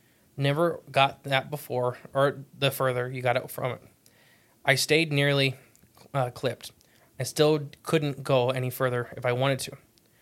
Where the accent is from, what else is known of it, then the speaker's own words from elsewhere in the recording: Appalachia, United States; As seeing how I grew up in Appalachia